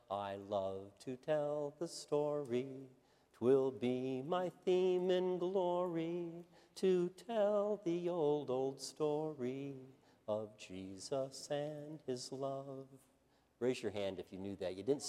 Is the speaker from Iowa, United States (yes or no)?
no; Michigan, United States; Now, when you're a kid growing up in Western Michigan and hear that kind of language from the pulpit